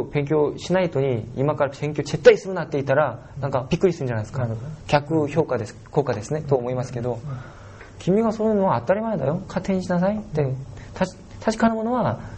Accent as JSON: {"language": "Japanese", "country": "South Korea", "second_language": "Japanese", "lives_now": "Japan", "said": "で外国のもので韓国から参りました"}